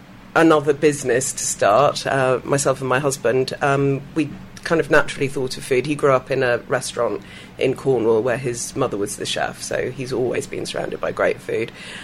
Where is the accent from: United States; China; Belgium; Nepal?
Belgium; I grew up in Belgium. I've always been fascinated by food.